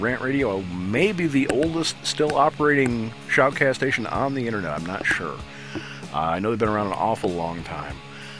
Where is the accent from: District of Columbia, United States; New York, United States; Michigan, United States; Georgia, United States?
Michigan, United States; I'm from Michigan. I speak fluent Canadian. We have to.